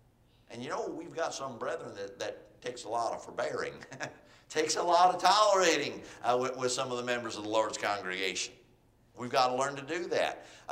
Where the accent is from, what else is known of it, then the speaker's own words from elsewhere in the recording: Illinois, United States; but that's where I came from, not far from Chicago. And so I grew up in pretty much in a small town, but not on a farm.